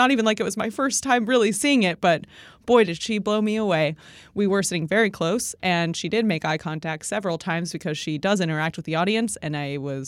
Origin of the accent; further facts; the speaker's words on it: New York, United States; Anyway, it's cool. I'm a New Yorker.